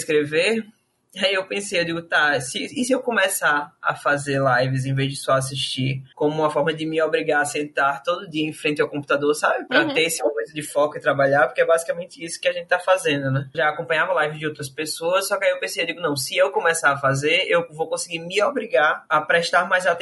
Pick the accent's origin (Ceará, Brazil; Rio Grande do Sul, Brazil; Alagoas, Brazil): Alagoas, Brazil; Maceió; Sou de Maceió, Alagoas.